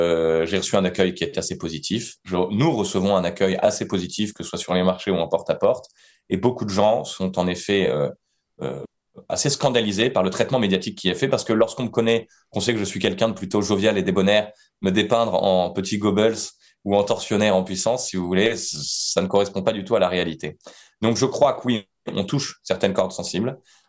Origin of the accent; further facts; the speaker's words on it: Segré, Pays de la Loire, France; j'ai grandi à Segré et que j'ai vu Segré changer, j'ai vu son visage changer.